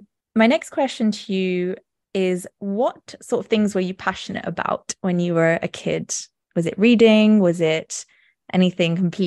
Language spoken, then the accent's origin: English; Spain; also born or lived in Jaipur, India; I grew up in Spain, so similar to you, European flavor as well thrown in there.